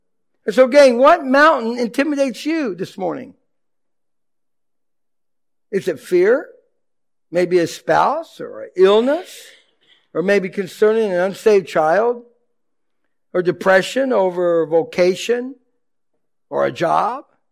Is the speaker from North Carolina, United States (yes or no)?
yes; Aberdeen, North Carolina, United States; I'm from Aberdeen, North Carolina, and we're rocking it, something.